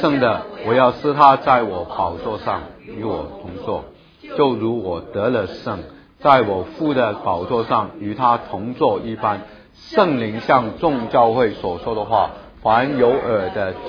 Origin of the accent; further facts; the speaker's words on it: China; 他们不像我们中国人很喜欢讲理论啊，很比较被动型。